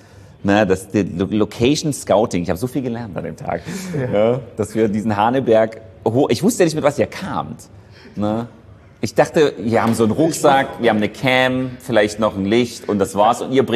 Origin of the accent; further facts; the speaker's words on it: Leipzig, Saxony, Germany; Leipzig. Also ist schon groß.